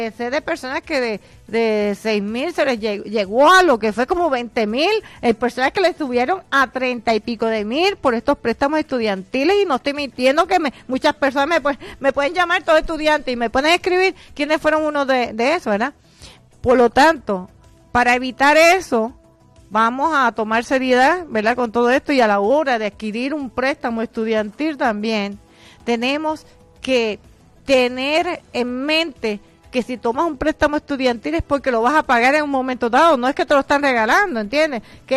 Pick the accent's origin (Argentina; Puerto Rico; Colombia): Puerto Rico; Primero menciono porque Atillo es mi pueblo.